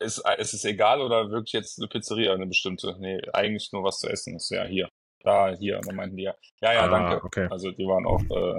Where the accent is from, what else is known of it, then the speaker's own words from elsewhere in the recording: Cologne, North Rhine-Westphalia, Germany; Touristen hilft man dann als Kölner.